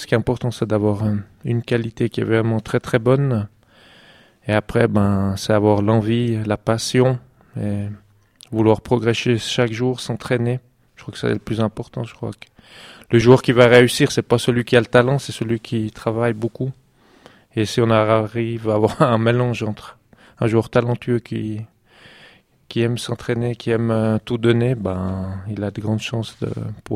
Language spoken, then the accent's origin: French; Lausanne, Vaud, Switzerland; now in Morat, Switzerland; Moi, je viens de Lausanne